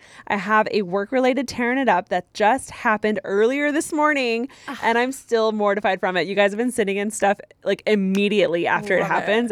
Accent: Connecticut, United States; you can use my name, and I'm from Connecticut.

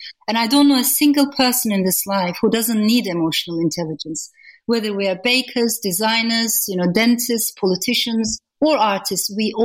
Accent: Turkey; So these are the things that I have seen all around me growing up in Turkey.

